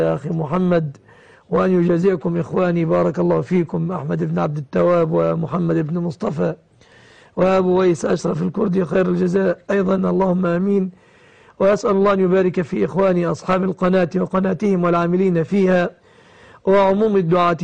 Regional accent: Egypt; وأسأل الله أن يحفظ بلادنا مصر آمنة مطمئنة

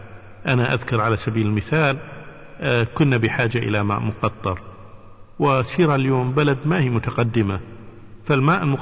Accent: Kuwait; نقول لهم احنا من الكويت

